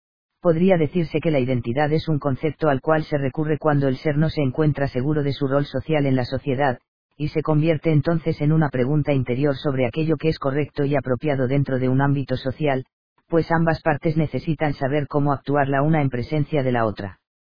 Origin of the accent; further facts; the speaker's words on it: Yopal, Casanare, Colombia; also born or lived in Acacías; Nací en Acacias, criada en Yopal, soy llanera a morir